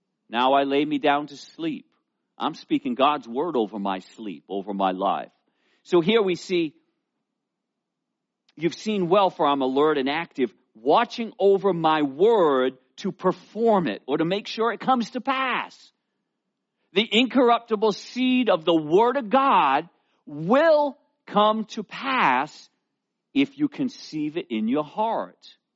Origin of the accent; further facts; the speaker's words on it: United States; Yeah, I'm a Christian. Yeah, I grew up in America. I'm a Christian.